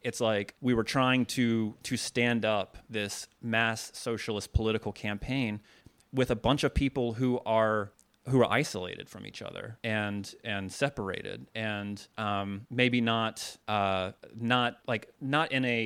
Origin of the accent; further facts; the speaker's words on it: Chicago, Illinois, United States; You know, I'm from Chicago, and I work within the community organizing tradition out there